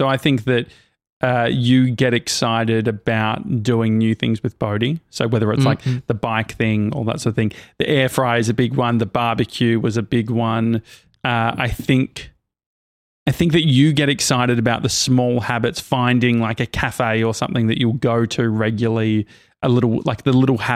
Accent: Australia; And so I said, hey, like I'm from Australia.

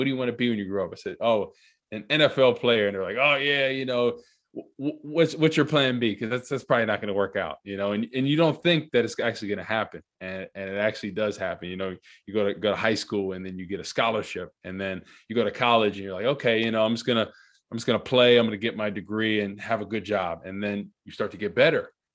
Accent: Rutherford, New Jersey, United States; All right. So I grew up in Rutherford, New Jersey, which is right down the street from East Rutherford, next town over.

